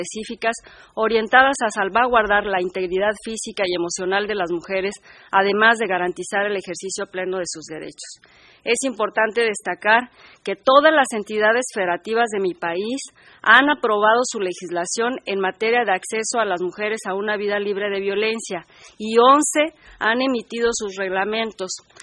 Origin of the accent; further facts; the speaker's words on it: Mexico; afecta a miles de mujeres en mi país. Por ello, el gobierno de México